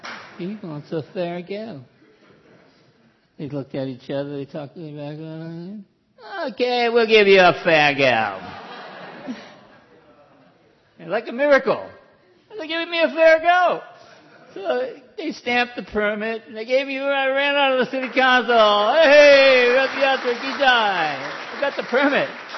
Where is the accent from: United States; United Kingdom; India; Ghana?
United States; accent: American; I hadn't lost my American accent, you know. But people think I'm Australian because when I'm around Australians, I talk like them.